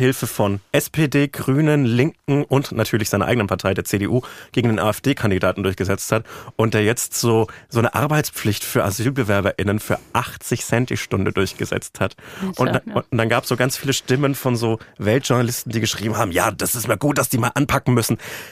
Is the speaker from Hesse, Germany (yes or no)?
no; Bavaria, Germany; ich bin ja aus dem CSU-Bundesland.